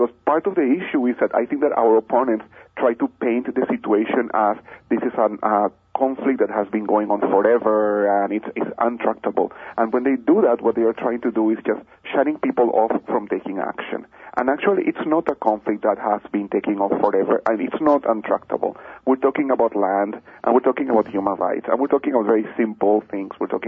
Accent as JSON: {"language": "English", "country": "United States", "said": "So as a Jew, it's important for me to speak. As an American, it's important for me to speak on these issues"}